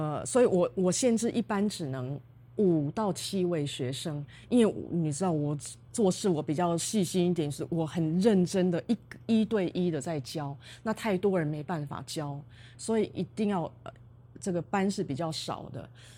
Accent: United States; 我是在美国长大的，我不知道什么叫国旗歌。

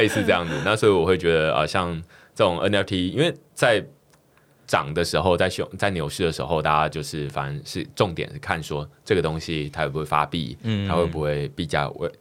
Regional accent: Taiwan; 但是我觉得这个就是至少你身为台湾人

